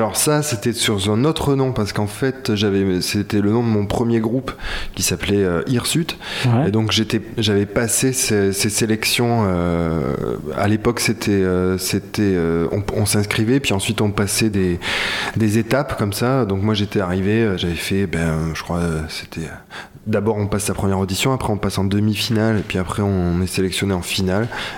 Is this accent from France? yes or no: yes; Périgueux, Nouvelle-Aquitaine, France; born or raised there; now in Bordeaux, France